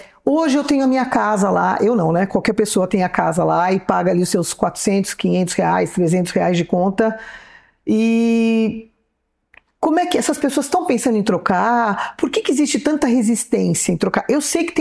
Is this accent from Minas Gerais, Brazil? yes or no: no; São Paulo, Brazil; eu sou de São Paulo, mas faz tempo que eu não pago a conta lá